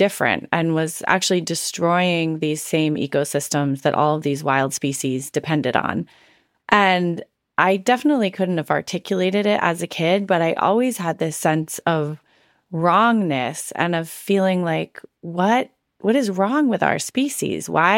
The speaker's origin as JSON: {"language": "English", "region": "Maine", "country": "United States", "tie": "born or raised there", "said": "So I grew up in Maine with two parents who were bird watchers."}